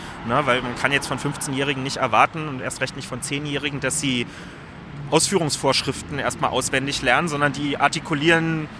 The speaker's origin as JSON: {"language": "German", "region": "Berlin", "country": "Germany", "tie": "born or raised there", "said": "Da so ein Bezirk, der ganz vom Stadtrand, wo ich groß geworden bin, wo in Kirschkernspuckweite die Brandenburger Landesgrenze ist und dann wirklich Felder sind, also da hört es dann einfach auf, bis hin zum KDW, was Schöneberg noch ist"}